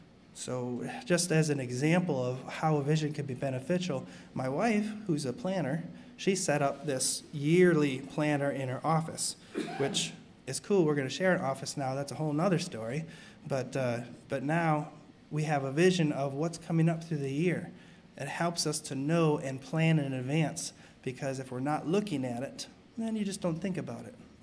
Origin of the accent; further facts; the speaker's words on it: Wisconsin, United States; Now, growing up in Wisconsin, we moved in several different places, but the place we stayed at longest was actually where my grandma and grandpa lived.